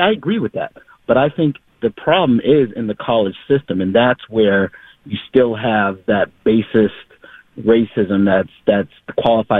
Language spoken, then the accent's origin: English; Boston, Massachusetts, United States; now in Springfield, United States; I'm a 54-year-old black man. I was born in Boston, lived there most of my life. I live out in Springfield now.